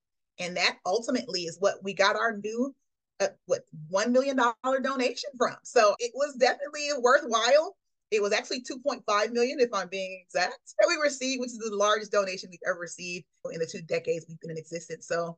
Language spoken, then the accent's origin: English; Portland, Oregon, United States; now in Nashville, United States; I'm originally from Portland, Oregon, believe it or not.